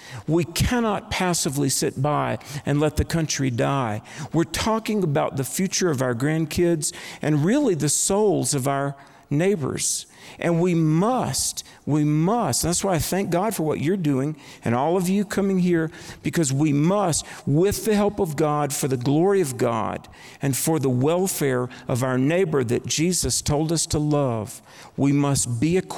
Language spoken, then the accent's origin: English; North Carolina, United States; And there was a department store chain in my home state of North Carolina, Myers.